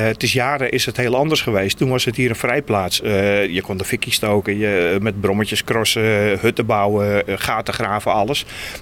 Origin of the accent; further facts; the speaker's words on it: Den Helder, North Holland, Netherlands; Ik kom zelf uit Ouden Helder. En Ouden Helder is een wijk uit de jaren 50. Dat zijn nieuwbouwhuizen, als je het zo bekijkt.